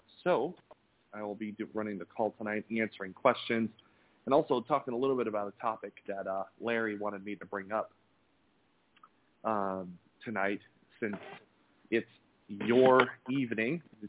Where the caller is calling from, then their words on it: Brussels, Belgium; because I'm calling in from Belgium, Brussels. I'm in Brussels, Belgium today.